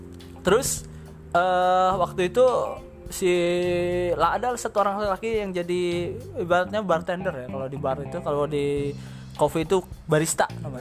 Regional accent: Purwakarta, West Java, Indonesia; Halo orang-orang Purwakarta. Saya orang Purwakarta loh.

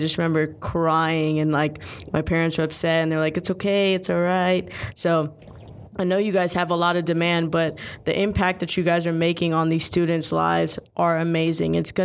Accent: Bronx, New York, United States; I'm actually from New York, from the Bronx, and when I was going into middle school, the same sixth grade, there was a school that everyone wanted to go to.

